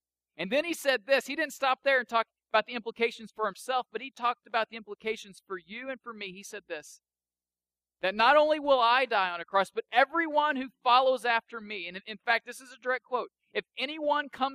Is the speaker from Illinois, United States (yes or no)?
yes; Illinois, United States; now in Virginia, United States; I'm from Southern Illinois, and we had two burger places that have burgers that you just don't have here in Virginia.